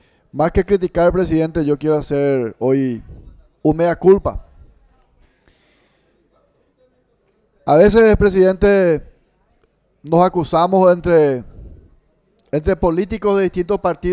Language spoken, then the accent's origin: Spanish; Paraguay; No somos democráticos los paraguayos, presidente